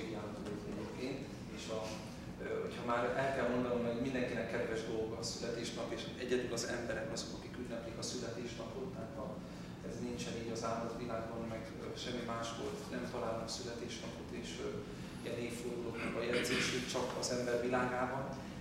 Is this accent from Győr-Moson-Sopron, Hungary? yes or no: no; Zalaegerszeg, Zala, Hungary; zalaegerszegi vagyok, és egy vallásos családban születtem